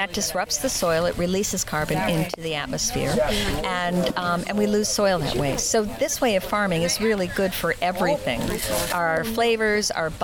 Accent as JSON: {"language": "English", "town": "Minneapolis", "region": "Minnesota", "country": "United States", "said": "I'm from the Twin Cities."}